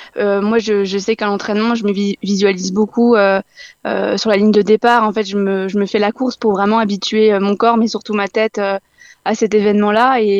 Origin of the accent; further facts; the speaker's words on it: Remiremont, Grand Est, France; moi, je suis née à Armiremont, j'ai fait toute ma scolarité ici. C'est une petite ville, j'ai tous mes repères